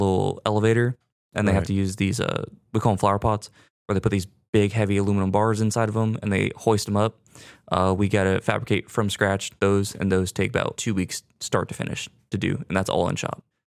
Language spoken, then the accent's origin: English; Rancho Cucamonga, California, United States; I'm from Ranch Cucamonga, California.